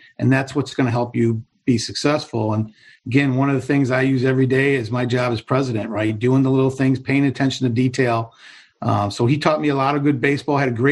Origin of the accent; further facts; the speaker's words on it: Dearborn Heights, Michigan, United States; As you mentioned, I grew up in Dearborn Heights, middle-class family. Dad worked at Ford for 31 years.